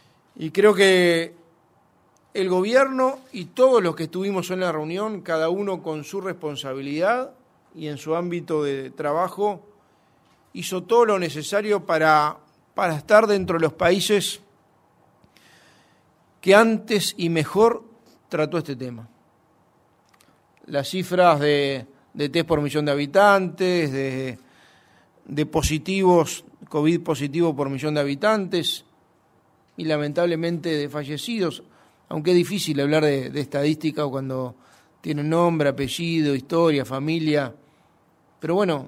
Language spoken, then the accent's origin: Spanish; Uruguay; como uruguayo, como gobierno nacional, en nombre del Presidente de la República